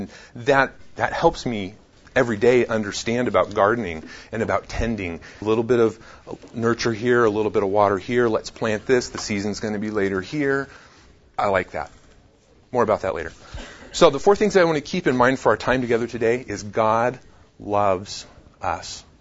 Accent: Denver, Colorado, United States; now in Nebraska, United States; I am blessed to live in rural Nebraska. I grew up in Denver. I came from the city to now where I have a lot of farmers around me.

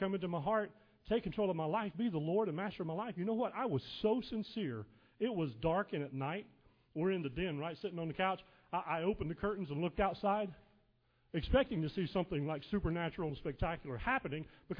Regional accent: Thomasville, North Carolina, United States; I grew up in North Carolina, in Thomasville, where they make the furniture.

